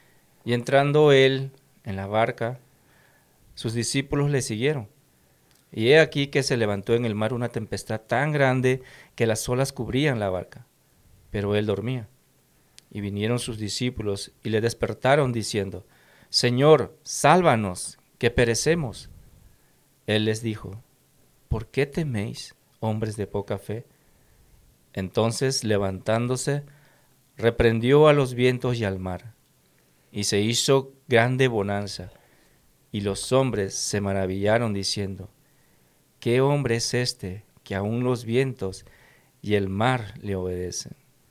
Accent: Peru; tú de México, Dino, yo, bueno, yo de Perú

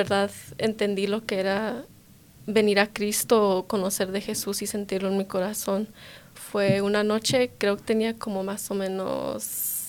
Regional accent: Denver, Colorado, United States; also born or lived in Boulder / Lakewood; Yo nací en Boulder, Colorado, pero me crié en Lakewood y Denver.

